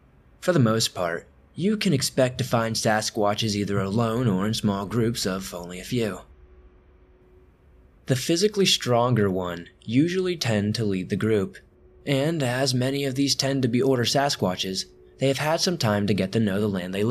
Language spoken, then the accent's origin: English; Oklahoma, United States; also born or lived in Washington; When my parents divorced, I was just about 5 years old, and my mother got full custody of me, so I grew up in Oklahoma with her mainly.